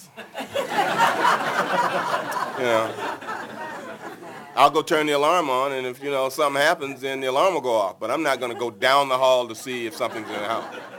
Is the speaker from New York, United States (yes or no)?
no; Tennessee, United States; Well, I grew up in Tennessee around people who believe all kinds of things.